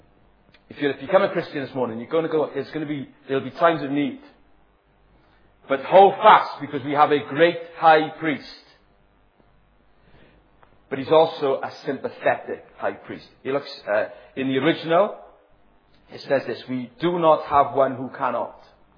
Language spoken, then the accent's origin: English; Ebbw Vale, Wales, United Kingdom; when I was growing up, I grew up in Evervale, and what a place